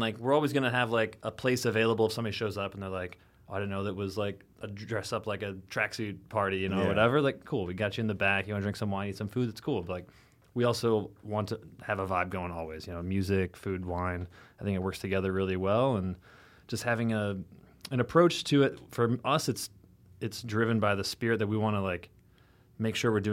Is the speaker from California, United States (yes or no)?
no; Illinois, United States; growing up in the Midwest in literally rural Illinois, you know, like corn and soybean fields all around me.